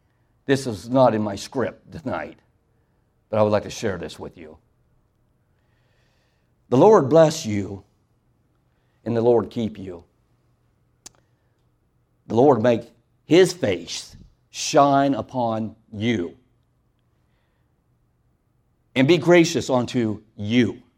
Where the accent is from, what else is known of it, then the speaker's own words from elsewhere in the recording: Ohio, United States; Growing up in Ohio. Are you a Yankee? I am a Yankee.